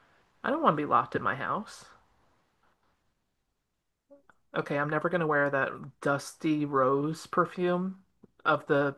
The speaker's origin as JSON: {"language": "English", "town": "Toronto", "region": "Ontario", "country": "Canada", "said": "I'm Canadian polite. So, like, for me, what I find bad, most people are like, oh my God, you're still so nice. I'm like, you could pull anybody off the street in Toronto and we would match."}